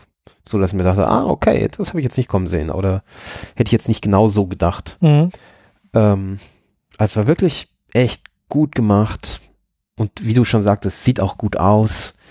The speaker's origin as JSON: {"language": "German", "country": "Norway", "said": "das ist ja ein bisschen anders als bei uns in Norwegen. Da ist es ja schick, Dialekt zu sprechen."}